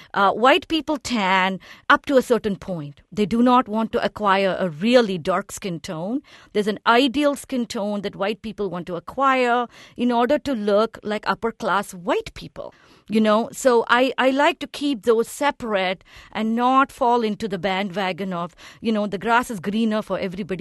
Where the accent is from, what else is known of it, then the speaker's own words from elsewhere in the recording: India; now in United States; as an Indian living in the United States, I like to do cross-cultural comparative work.